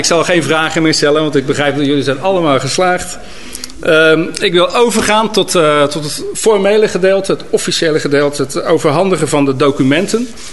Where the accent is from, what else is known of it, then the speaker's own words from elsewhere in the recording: Netherlands; born there; Ik ben geboren in Nederland